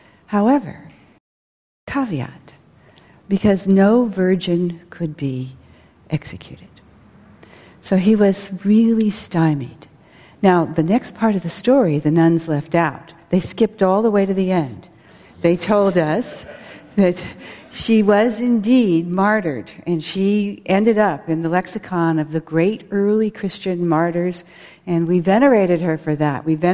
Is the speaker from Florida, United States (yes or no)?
no; San Francisco, California, United States; put me in mind of myself as a little girl growing up in San Francisco. And I lived in a very small neighborhood, the Haight-Ashbury, in a family that was devoutly Catholic.